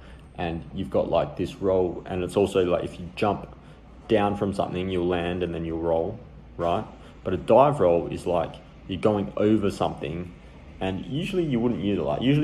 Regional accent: Perth, Western Australia, Australia; And I'm not from Melbourne. I'm from Perth

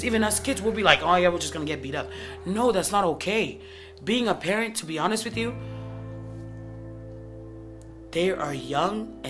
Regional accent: Tonga; growing up in Tonga, there was no such thing as discipline.

